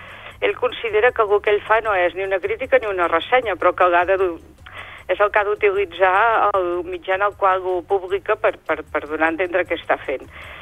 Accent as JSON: {"language": "Catalan", "region": "Catalonia", "country": "Spain", "said": "perquè som catalans, eh?"}